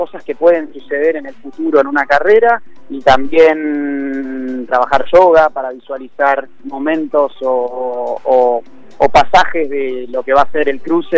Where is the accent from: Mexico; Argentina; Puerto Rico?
Argentina; Buenos Aires; Siendo porteño yo quería hacer el Río de la Plata alguna vez, siendo nadador de aguas abiertas.